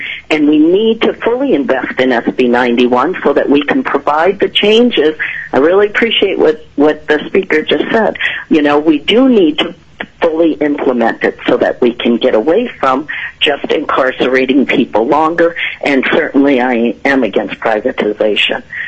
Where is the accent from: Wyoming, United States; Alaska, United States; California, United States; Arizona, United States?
Alaska, United States; Kiana; For the record … I'm from Kiana, and I'm testifying today as a parent and community member.